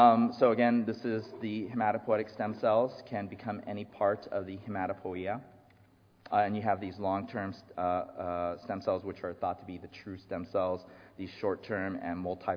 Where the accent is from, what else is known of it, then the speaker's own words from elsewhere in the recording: Los Angeles, California, United States; I'm actually from Los Angeles. This is the LA version of a stem cell.